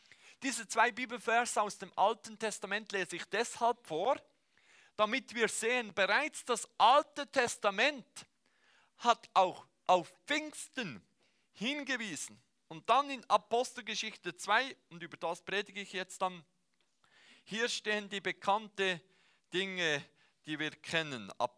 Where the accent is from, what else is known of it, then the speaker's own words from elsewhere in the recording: Bern, Switzerland; ich komme aus dem Emmental, ich war nicht immer in Bern